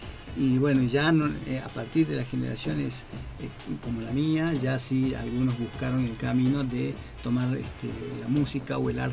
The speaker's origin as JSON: {"language": "Spanish", "town": "Humahuaca", "region": "Jujuy", "country": "Argentina", "tie": "born or raised there", "said": "Yo soy de Jujuy, de la quebrada de Humahuaca, del pueblo de Humahuaca."}